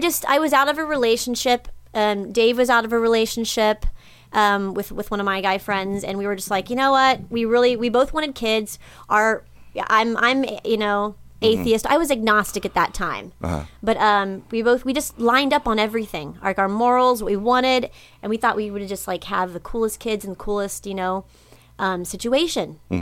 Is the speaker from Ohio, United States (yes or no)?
yes; Cincinnati, Ohio, United States; So I'm from Ohio. I'm from Cincinnati. And just a little outside Cincinnati.